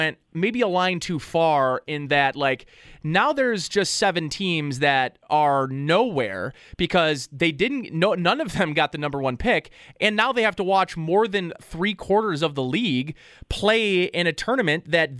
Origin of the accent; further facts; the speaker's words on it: Buffalo, New York, United States; I'm a big, even though I'm from Buffalo, I'm a big Notre Dame Fighting Irish fan.